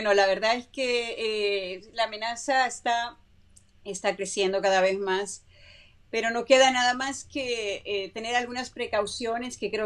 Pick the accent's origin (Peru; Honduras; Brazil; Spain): Honduras; Santidad, yo soy de Honduras.